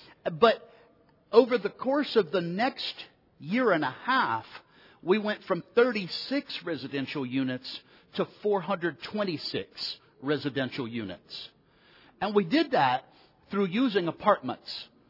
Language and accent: English; Ohio, United States; moved away as an adult; now in Texas, United States; I am originally here from Ohio. I did my first 39 years here, then moved to Texas